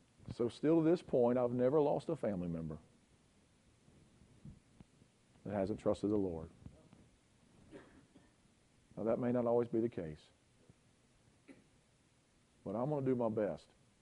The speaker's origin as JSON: {"language": "English", "region": "West Virginia", "country": "United States", "tie": "born or raised there", "said": "I grew up on the farm working for him when I was a kid growing up in West Virginia."}